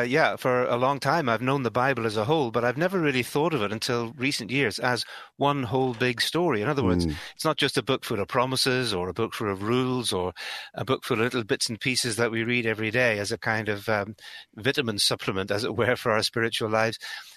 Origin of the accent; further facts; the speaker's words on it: Belfast, Northern Ireland, United Kingdom; as you can possibly tell from the accent, I'm a Belfast boy. I grew up in Northern Ireland. My parents were Christian believers.